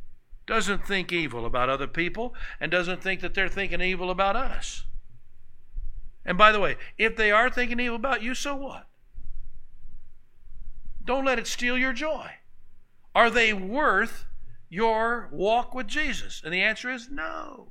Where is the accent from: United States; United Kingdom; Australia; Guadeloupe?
United States; Oklahoma; I mean, I grew up here in Oklahoma.